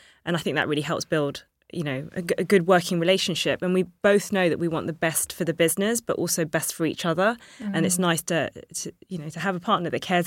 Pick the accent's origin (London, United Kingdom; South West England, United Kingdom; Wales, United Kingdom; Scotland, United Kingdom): London, United Kingdom; Growing up in London really helped